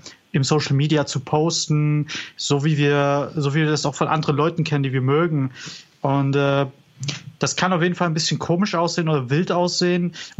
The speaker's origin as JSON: {"language": "German", "town": "Cologne", "region": "North Rhine-Westphalia", "country": "Germany", "said": "ich bin aus Köln, ich lebe seit 8 Jahren jetzt hier"}